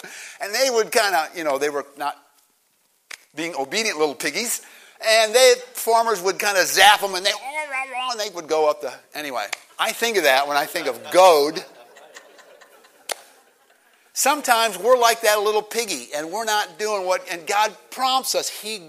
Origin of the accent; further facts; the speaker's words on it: Ohio, United States; I'm not a farm kid, but our county has, like every county has a county fair. I grew up in Stark County.